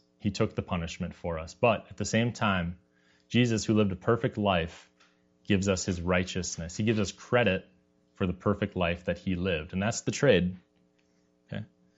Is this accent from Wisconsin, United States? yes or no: yes; Wisconsin, United States; I'm from Wisconsin, so it's the Packers, obviously.